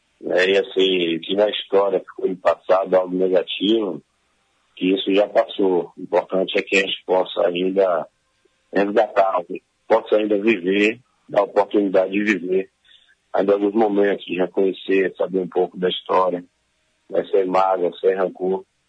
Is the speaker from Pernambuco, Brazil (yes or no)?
yes; Araripina, Pernambuco, Brazil; Bom dia, cidade de Araripina, minha terra natal.